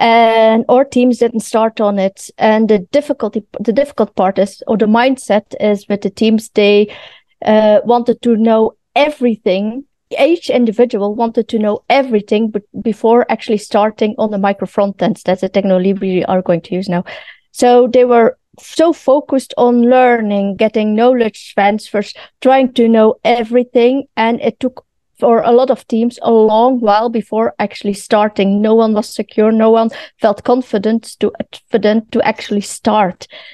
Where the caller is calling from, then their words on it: Kortrijk, Flanders, Belgium; I'm dialing from Belgium, more like the French, near the French border, Kortrijk. That's very close to the French border.